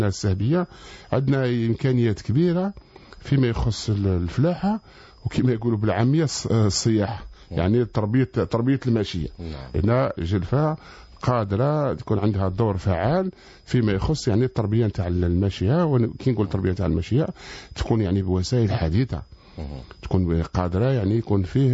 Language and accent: Arabic; Algeria; احنا معروفين كجزائريين